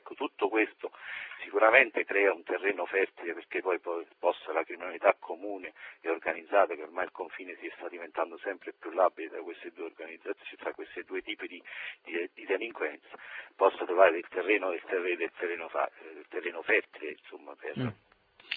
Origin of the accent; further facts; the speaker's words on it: Naples, Campania, Italy; li conosciamo da napoletani, da cittadini.